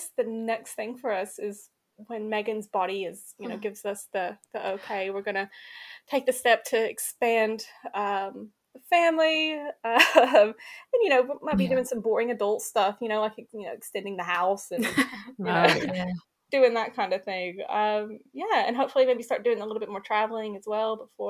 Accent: Kentucky, United States; And I love just being around different cultures, because I was from Kentucky at this point.

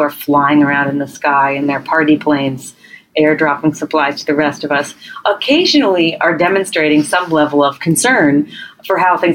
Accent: New York, United States; what it says about me as a New Yorker.

